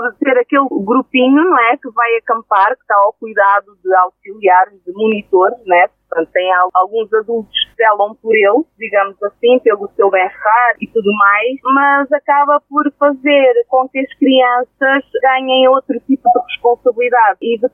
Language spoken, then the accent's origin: Portuguese; Portugal; Eu sou natural de Luxo, de uma aldeia pequena que é a Verdadinha